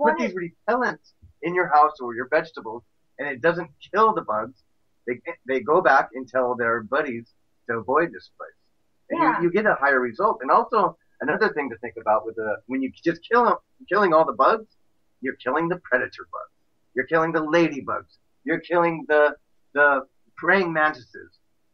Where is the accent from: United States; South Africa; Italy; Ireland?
Ireland; I came from Ireland. I love gardenias.